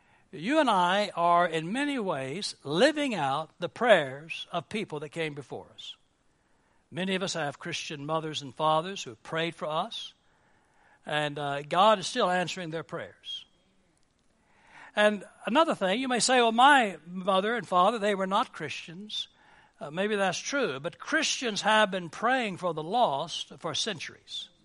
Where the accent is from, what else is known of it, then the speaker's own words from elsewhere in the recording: United States; I'm an American because Switzerland decided they had no use for evangelicals.